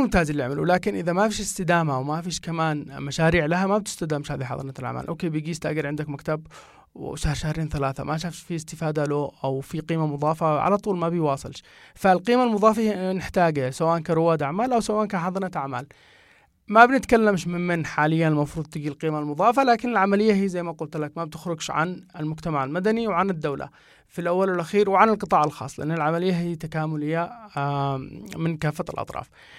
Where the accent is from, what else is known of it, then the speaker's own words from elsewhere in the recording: Yemen; فهذا اللي قلت لك الجابة والفجوة اللي موجودة عندنا في اليمن